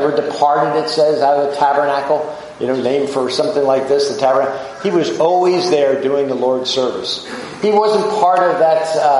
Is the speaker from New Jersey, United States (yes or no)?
yes; New Jersey, United States; And, you know, I grew up on Barnegat Bay, not far from here